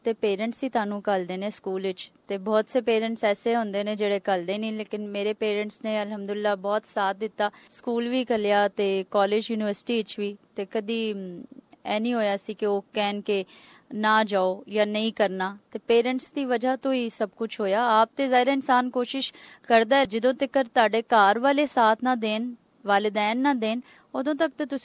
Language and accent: Punjabi; Lahore, Punjab, Pakistan; ਮੈਂ ਲਾਹੌਰ 'ਚ ਹੀ ਪੈਦਾ ਹੋਈ ਹਾਂ, ਸਮਨਾਬਾਦ ਵਿੱਚ ਰਹਿੰਦੀ ਹਾਂ